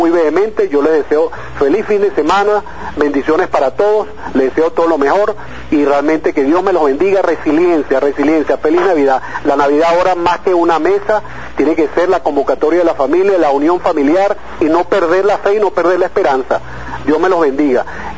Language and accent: Spanish; Venezuela; nosotros los hijos que somos los venezolanos